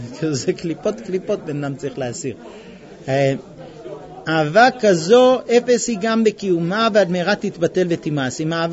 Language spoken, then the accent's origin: Hebrew; United States; Hebrew is a second language; now in Israel; אני בא מבית בארצות הברית, שלוש קומות, היה לי חדר לעצמי כבר בגיל 7, 9, לא יודע. מה, מזגן, חימום, איך אני אסתדר פה בארץ